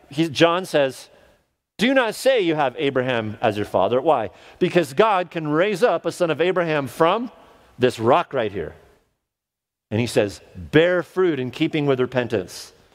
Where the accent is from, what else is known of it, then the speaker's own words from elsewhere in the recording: France; now in United States; hold a French and an American passport. I was at the French embassy in LA about a week ago. Spent a lot of time growing up in France.